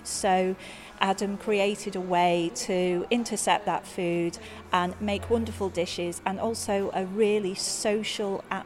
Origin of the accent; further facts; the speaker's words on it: Birkenhead, North West England, United Kingdom; now in Leeds, United Kingdom; So doing this for me personally is giving back to the community that I now call home, Leeds. I'm not from Leeds originally, I'm from Birkenhead.